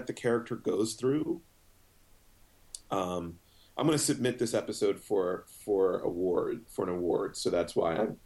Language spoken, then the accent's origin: English; Philadelphia, Pennsylvania, United States; born there; I was born in West Philadelphia. I lived in poor neighborhoods.